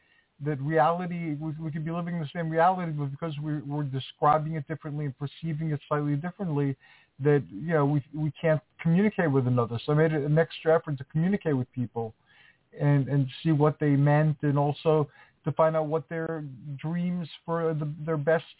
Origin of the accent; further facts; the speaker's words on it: Greece; English is a second language; now in United States; in the tradition where I was raised from Greece, people believed in those things.